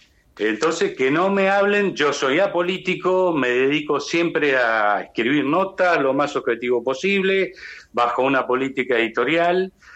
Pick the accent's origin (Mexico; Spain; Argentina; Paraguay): Argentina; Trelew, Chubut; also born or lived in Castelar; yo soy nacido en Castelar, en la provincia de Buenos Aires. Lo que pasa es que mis padres, cuando tenía un año, se fueron a vivir a Trelew. Hice toda mi vida en Trelew, Chubut.